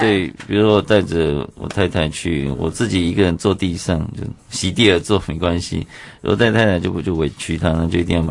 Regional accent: Hualien, Hualien County, Taiwan; 嗯，我的故乡

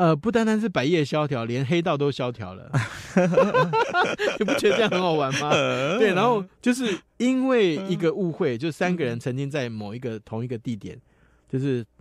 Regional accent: Taiwan; 这个一向是我们台湾人最爱看

